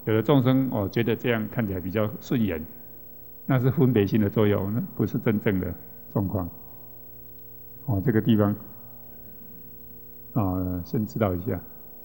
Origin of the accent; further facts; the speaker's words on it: Taiwan; 那我们台湾这边要跟